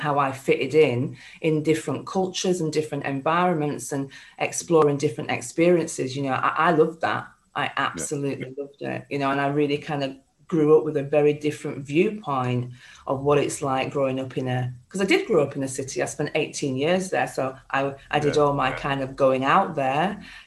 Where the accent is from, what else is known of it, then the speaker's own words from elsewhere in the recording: Kirkby Lonsdale, North West England, United Kingdom; also born or lived in Kendal; So it's, that's kind of where I grew up.